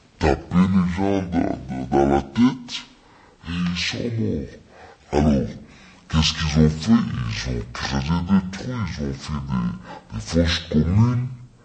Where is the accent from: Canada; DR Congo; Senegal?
DR Congo; ici chez nous au Congo, qu'on a amené au Rwanda